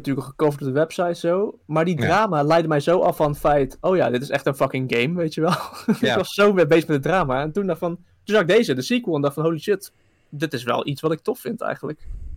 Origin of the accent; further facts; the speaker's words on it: Netherlands; En ik ben Nederlander, dus ik heb die ook op de kop getikt.